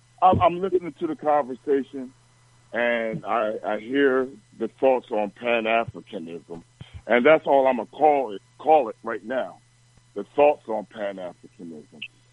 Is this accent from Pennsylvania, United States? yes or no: yes; Philadelphia, Pennsylvania, United States; I'm another brother from Philadelphia.